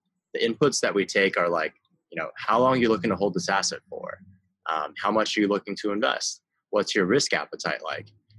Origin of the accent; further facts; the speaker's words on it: Beijing, China; I grew up in Beijing.